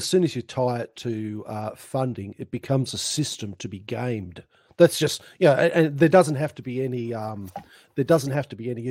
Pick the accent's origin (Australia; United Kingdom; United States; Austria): Australia; Victoria; Yeah, I'm from Victoria, and as you know, I'm not sort of a policy wonk from you.